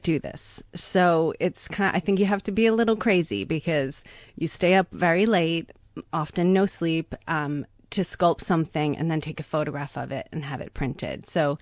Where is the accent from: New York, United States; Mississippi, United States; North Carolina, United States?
New York, United States; So I'm from New York, but my mother's English, so every summer she would bring me over to England